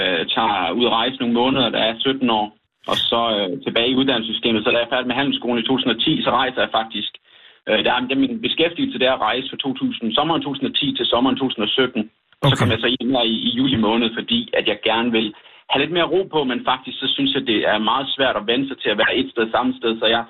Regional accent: Hundborg, North Denmark Region, Denmark; En lille by, der hedder Hundborg, med cirka 400 nogen indbyggere.

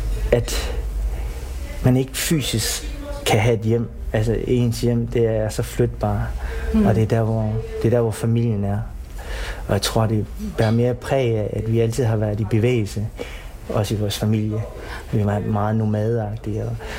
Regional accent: Vietnam; Men jeg tænkte ikke sådan rigtig over, at jeg var vietnameser.

